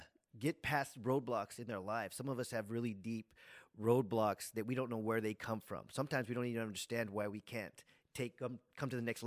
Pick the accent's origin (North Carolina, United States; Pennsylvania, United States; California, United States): California, United States; San Jose; I grew up in San Jose, California. And all our family lived around us.